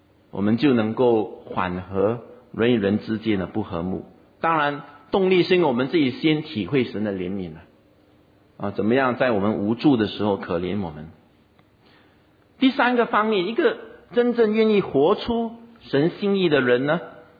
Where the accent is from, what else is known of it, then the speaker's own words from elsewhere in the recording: Singapore; 2015年一个政府单位的一个调查就说到我们新加坡人有多忙啊